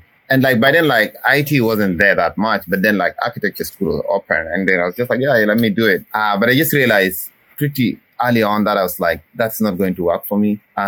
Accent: Khartoum, Sudan; moved away as an adult; also born or lived in South Sudan / Kenya; I grew up in Sudan, in Khartoum, for the first 19 or 20 years of my life, basically roaming around a few states in Sudan. Then later on, moved back to South Sudan, then to Kenya for 7 years, then back to South Sudan again.

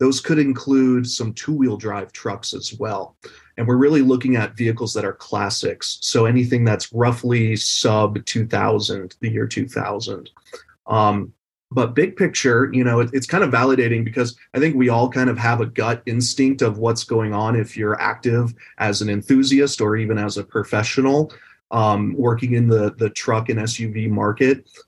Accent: Idaho, United States; accent: redneck; I'm from Idaho, so, you know, we got a little redneck accent with the Pajero.

